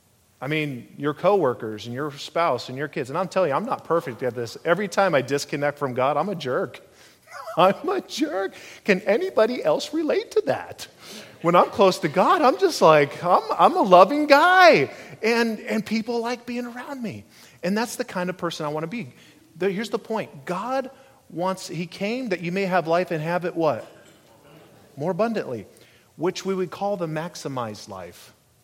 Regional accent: Vail, Colorado, United States; born there; So I was born in Vail, Colorado, and she was at a rodeo

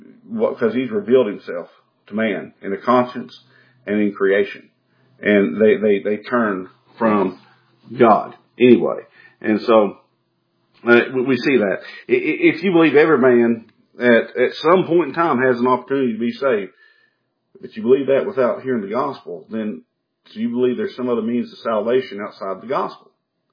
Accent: Kentucky, United States; born there; I was born in Kentucky.

